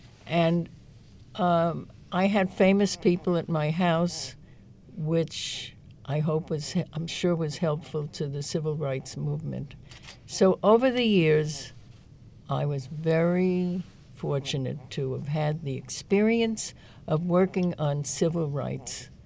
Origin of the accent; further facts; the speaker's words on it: Jackson Heights, New York, United States; I was raised in Jackson Heights, but most of the time I was in Corona, where my father had an insurance business